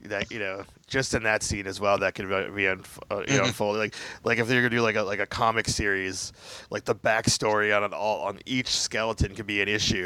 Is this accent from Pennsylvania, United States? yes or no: no; New Jersey, United States; I'm from New Jersey, and I can tell you.